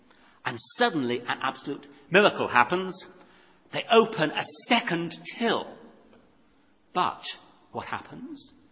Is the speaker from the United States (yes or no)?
no; United Kingdom; Now, as a British person, to my mind, that wasn't fair.